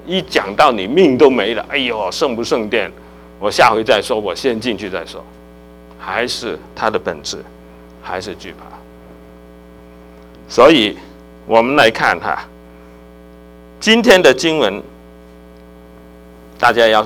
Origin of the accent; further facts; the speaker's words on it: China; 我们中国人哈，大家可能都看过这个啊，《水浒传》